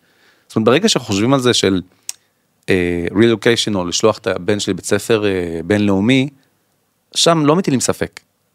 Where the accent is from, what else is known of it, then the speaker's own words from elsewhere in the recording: Rahat, Southern District, Israel; אני נולדתי וגדלתי ברהט, רוב הילדות שלי הייתה ברהט, עד שבכיתה ט' עברתי, בכיתה ח' לקיבוץ ליד רהט, ואז בכיתה ט' לכפר הירוק